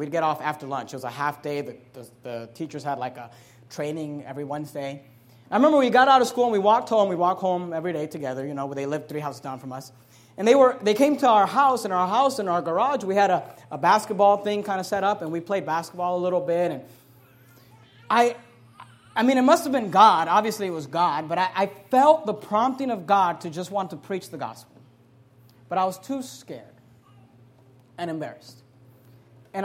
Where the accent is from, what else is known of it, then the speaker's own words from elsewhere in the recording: Hayward, California, United States; When I was 13 years old, we moved. I grew up in Hayward, California. It's a beautiful city if you've ever been there. It's not, you know, it's a real ghetto. And we moved from Hayward to San Leandro, which is not too far from there.